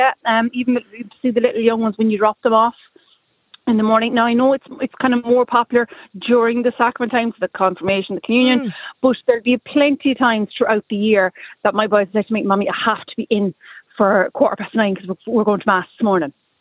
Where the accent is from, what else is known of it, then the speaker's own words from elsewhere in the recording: Munster, Ireland; I'm originally from Kerry, so if we go home to Kerry, we go to Mass when I'm in Kerry